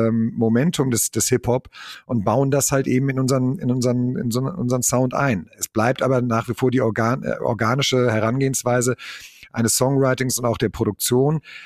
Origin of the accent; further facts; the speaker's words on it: Münster, North Rhine-Westphalia, Germany; also wir kommen mehr oder weniger aus der Provinz, aus dem Vorort von Münster, wollten statt Fußballverein tatsächlich eine Band machen